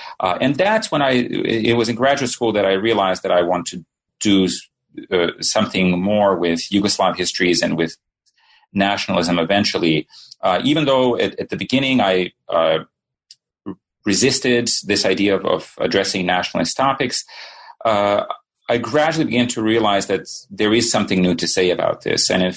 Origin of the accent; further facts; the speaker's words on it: Sarajevo, Federation of Bosnia and Herzegovina, Bosnia & Herzegovina; English is a second language; now in United States; So I guess I should say that I grew up in Sarajevo and my family left the city in 1992 and then came eventually to the United States.